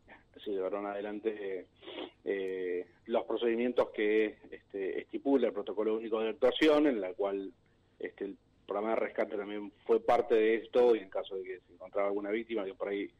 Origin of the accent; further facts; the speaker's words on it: La Quiaca, Jujuy, Argentina; yo soy de la Quiaca